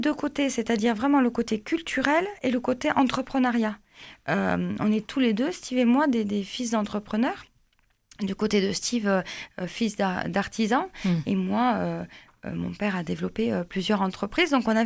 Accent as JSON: {"language": "French", "town": "Cugnaux", "region": "Occitanie", "country": "France", "tie": "born or raised there", "said": "Je suis originaire de Cugno"}